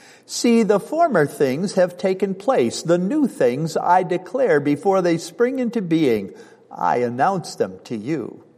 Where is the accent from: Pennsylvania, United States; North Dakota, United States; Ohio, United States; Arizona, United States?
Pennsylvania, United States; Bradford; I grew up in Pennsylvania oil country. My hometown of Bradford, Pennsylvania, is known as the high-grade oil metropolis of the world.